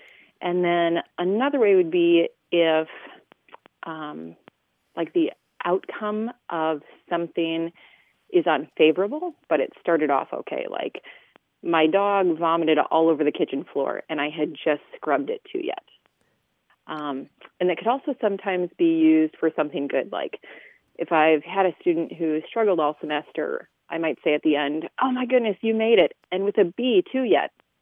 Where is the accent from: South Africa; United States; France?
United States; Minnesota; I have a question about a phrase that I grew up using. I'm originally from South Central Minnesota.